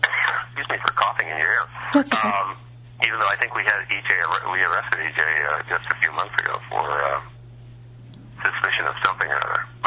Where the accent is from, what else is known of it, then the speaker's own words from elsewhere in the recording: Kansas, United States; now in California, United States; back in Kansas, I'm from Kansas